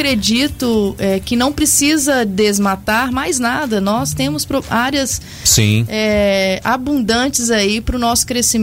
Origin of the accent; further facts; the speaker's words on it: Belo Horizonte, Minas Gerais, Brazil; also born or lived in Governador Valadares / Indaiatuba; Eu sou de Governador Valadares, mas fui criada em Belo Horizonte. E morávamos no interior de São Paulo, em Indaiatuba.